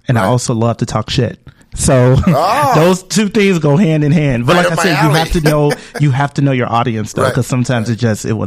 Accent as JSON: {"language": "English", "town": "Chicago", "region": "Illinois", "country": "United States", "lives_now": "Los Angeles, United States", "said": "but, yeah, I'm from Chicago. So I went to the grammar school I was at."}